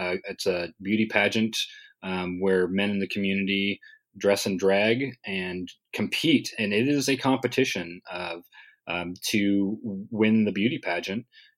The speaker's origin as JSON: {"language": "English", "region": "Montana", "country": "United States", "tie": "born or raised there", "said": "I grew up in Montana, and so I'm a big outdoor guy."}